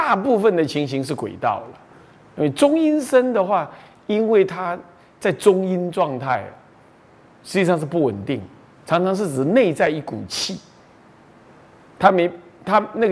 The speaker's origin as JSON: {"language": "Chinese", "town": "Beitou", "region": "Taipei", "country": "Taiwan", "tie": "born or raised there", "said": "在我家故乡北投旁边，再往淡水方向有个叫干刀，就官渡"}